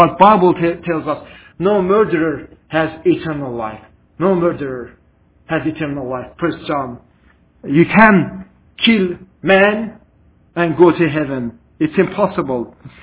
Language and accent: English; Iran; I grew up in Iran. I was hearing that prayer call every day, 3 times, 5 times a day.